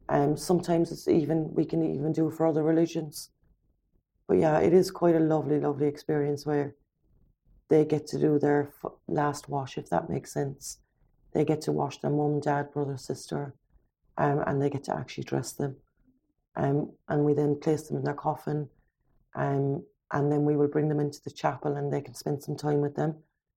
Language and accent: English; Ireland; growing up in Ireland, we had such a big family.